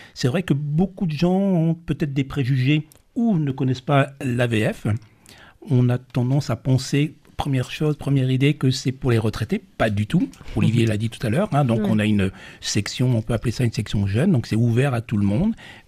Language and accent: French; Brest, Brittany, France; now in Bourg, France; je suis arrivé ici sur Bourg, je suis originaire de Bretagne, de Brest.